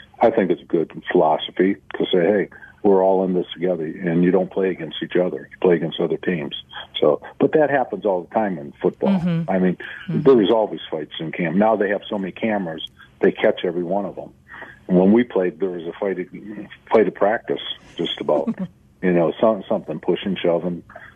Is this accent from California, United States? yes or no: no; Detroit, Michigan, United States; born there; I was born in Detroit, so I went to Michigan State.